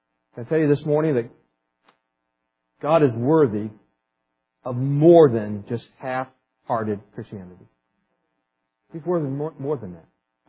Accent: West Virginia, United States; Okay, I'm from West Virginia, so I mean this in all love and affection.

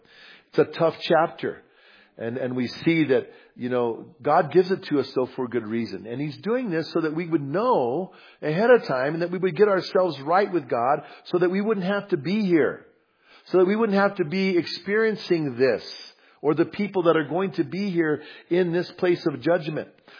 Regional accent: Bernalillo, New Mexico, United States; moved away; also born or lived in New York; Now, when I first moved to New York, you know, I grew up in Bernalillo. We used to go to the river and play, the Rio Grande River.

